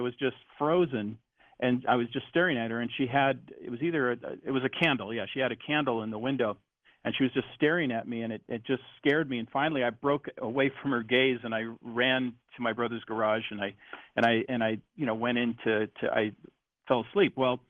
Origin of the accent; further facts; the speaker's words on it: Washington, United States; I'm from Washington State, and Deception Pass in the north end of Whidbey Island, there's two bridge spans that go from the mainland to Whidbey Island